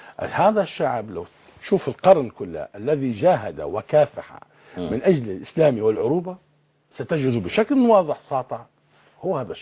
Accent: Libya; نحن كليبيين بعد هذه التجربة التي قضيناها في سجون القذافي

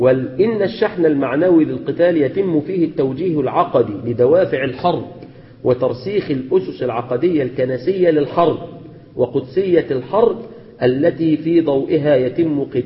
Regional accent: Egypt; عندنا في مصر العمل عبادة

